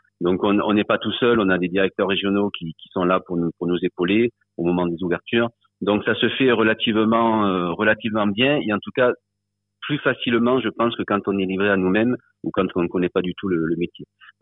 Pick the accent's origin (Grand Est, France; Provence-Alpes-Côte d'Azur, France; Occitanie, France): Occitanie, France; Alès; Je suis enfant d'Alès et je connais très, très bien la ville.